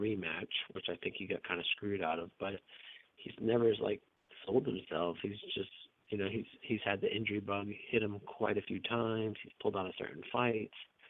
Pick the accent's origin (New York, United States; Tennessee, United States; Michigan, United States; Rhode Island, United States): Rhode Island, United States; But he didn't know that I was from Rhode Island, from New England, but I believe so. But he knew that I lived in Georgia